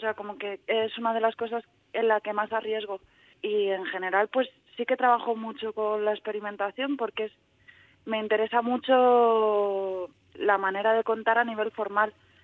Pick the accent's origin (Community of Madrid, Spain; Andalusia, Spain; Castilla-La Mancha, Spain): Community of Madrid, Spain; en Palencia, esto me toca explicarlo siempre, estuve como 2 o 3 días. Entonces, es más el sitio que figura en mi DNI y donde voy a pasar la Navidad, pero el resto soy muy madrileña.